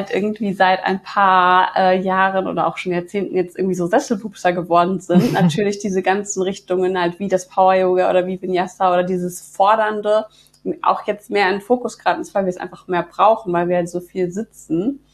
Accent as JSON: {"language": "German", "town": "Bonn", "region": "North Rhine-Westphalia", "country": "Germany", "lives_now": "Bad Honnef, Germany", "said": "Ich komme aus Bonn und wohne auch in Bonn, beziehungsweise mittlerweile in Bad Honnef."}